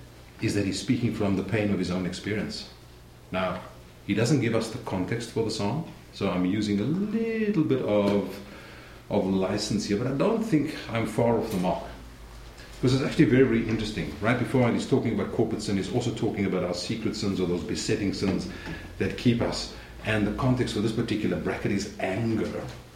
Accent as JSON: {"language": "English", "country": "South Africa", "said": "And as a South African, I know that."}